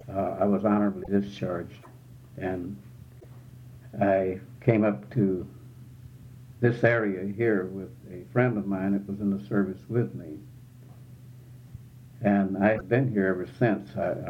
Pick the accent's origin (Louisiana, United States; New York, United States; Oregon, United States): Louisiana, United States; DeRidder; born there; I was born in DeRidder, Louisiana. And after my birth, it was just a kind of haphazard life of leaving me here and there.